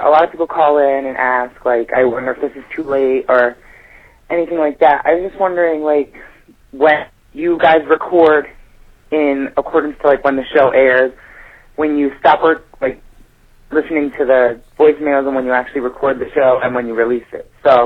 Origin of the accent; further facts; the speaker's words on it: New Milford, Connecticut, United States; I'm from New Milford, Connecticut.